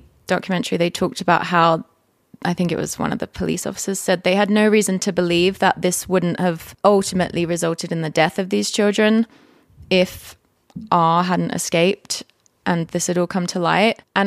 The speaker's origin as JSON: {"language": "English", "town": "Provo", "region": "Utah", "country": "United States", "tie": "born or raised there", "said": "Like, I grew up in Provo. It was very chill."}